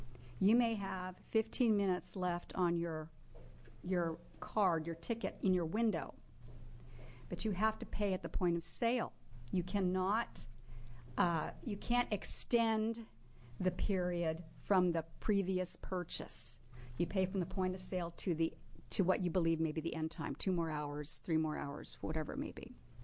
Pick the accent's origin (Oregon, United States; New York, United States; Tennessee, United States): Oregon, United States; Dallas; For the record … I'm from Dallas, Oregon.